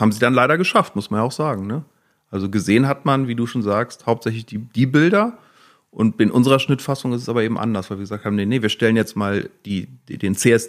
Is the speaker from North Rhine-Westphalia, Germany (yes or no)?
yes; Cologne, North Rhine-Westphalia, Germany; Also ich meine, ich bin Kölner. Ich habe in Köln nicht mal einen Neonazi gesehen, gefühlt.